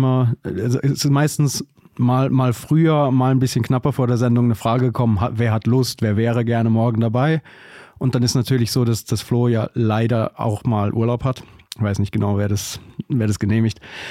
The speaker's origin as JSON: {"language": "German", "town": "Basel", "region": "Basel-Stadt", "country": "Switzerland", "said": "Also ich als Basler Bürger"}